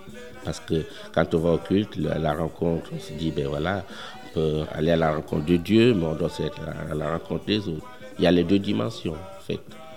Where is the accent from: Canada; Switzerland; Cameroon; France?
Switzerland; je suis suisse